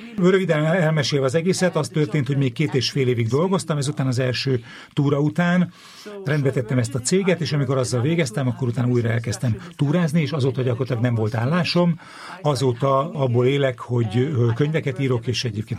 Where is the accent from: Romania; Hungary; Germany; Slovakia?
Germany; Hungarian is a second language; Német vagyok, és ugye Németországban a vallás mára már nem képezi annyira fontos részét az emberek életének